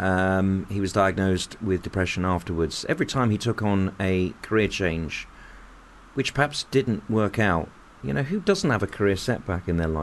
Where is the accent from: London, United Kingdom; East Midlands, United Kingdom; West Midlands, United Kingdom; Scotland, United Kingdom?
West Midlands, United Kingdom; Birmingham; My cousin, Dr. Fiona Starr, is someone I grew up with in Birmingham.